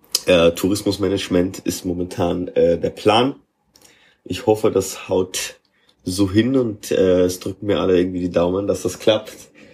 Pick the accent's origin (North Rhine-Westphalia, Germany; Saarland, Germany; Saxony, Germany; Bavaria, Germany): Bavaria, Germany; Dann verschlägt es mich aber erstmal wieder nach langer Zeit zurück in meine Heimat nach Bayern. Ich komme aus der Nähe von München eigentlich ursprünglich.